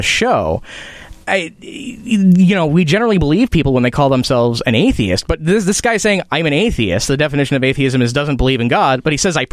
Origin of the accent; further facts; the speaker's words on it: Chicago, Illinois, United States; accent: Chicago; That diluting, that's my Chicago accent coming in.